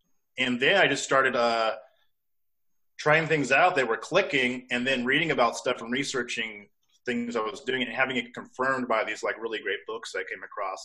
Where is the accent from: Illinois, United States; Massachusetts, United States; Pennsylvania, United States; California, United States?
California, United States; now in Portland, United States; I live in Portland, Oregon, and I'm originally from California.